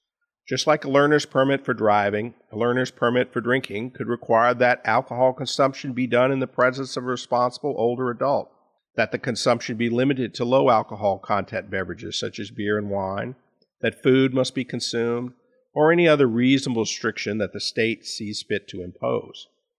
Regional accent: New Orleans, Louisiana, United States; born or raised there

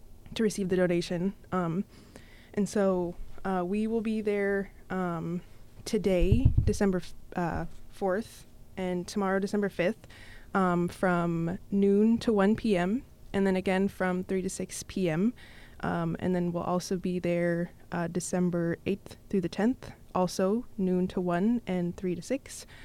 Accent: Togiak, Alaska, United States; now in Bethel, United States; I'm originally from Togiak, but I live and work here in Bethel.

